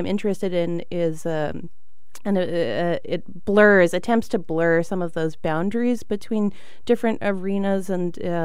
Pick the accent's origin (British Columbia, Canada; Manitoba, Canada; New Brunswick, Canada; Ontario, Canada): British Columbia, Canada; Victoria; I'm from Victoria, British Columbia, on Vancouver Island. So as far west as you can go.